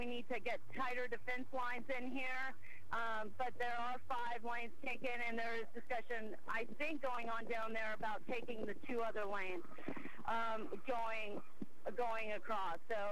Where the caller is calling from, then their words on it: Portland, United States; That's why I'm calling you from Portland to let you know what we're doing here.